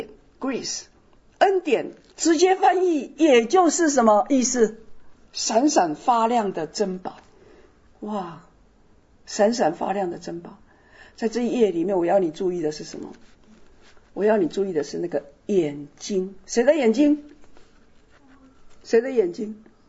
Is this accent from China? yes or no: no; Taiwan; 我们从台湾来的人如果姓陈